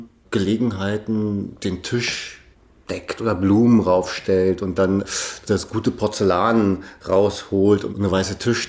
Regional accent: East Germany, Germany; Ich bin ja in der DDR aufgewachsen.

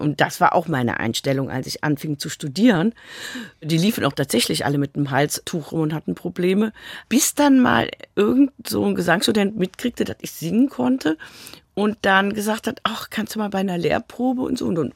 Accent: Rhineland, Germany; also born or lived in Venezuela; also als Rheinländer hat man das vielleicht auch sowieso eher immer, das Glas eher halb voll als halb leer zu sehen.

